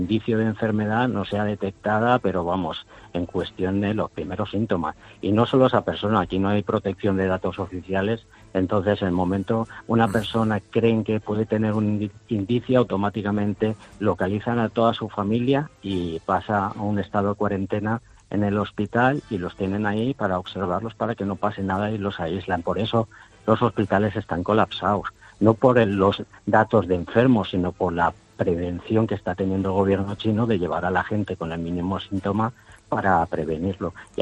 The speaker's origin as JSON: {"language": "Spanish", "region": "Valencian Community", "country": "Spain", "said": "la mejor paella valenciana que he probado fuera de Valencia. Y yo soy valenciano, con mucha diferencia."}